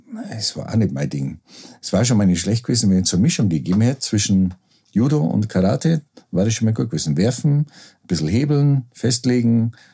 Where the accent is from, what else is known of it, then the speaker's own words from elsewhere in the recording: Rosenheim, Bavaria, Germany; Ich bin in Rosenheim in der Lessingstraße aufgewachsen.